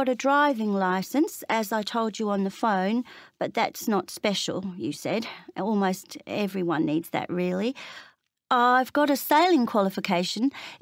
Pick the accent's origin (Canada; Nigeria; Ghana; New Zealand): New Zealand; Actually, I'm a New Zealander.